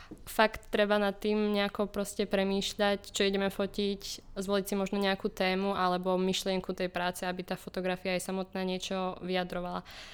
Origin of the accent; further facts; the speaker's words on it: Prešov, Prešov Region, Slovakia; pochádzam teda z Prešova, z malého mesta, teda je to tretie najväčšie mesto na Slovensku, na východe